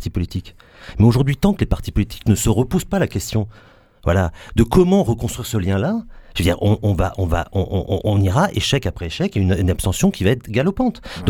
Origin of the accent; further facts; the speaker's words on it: Marseille, Provence-Alpes-Côte d'Azur, France; Aujourd'hui, moi, je suis Marseillais.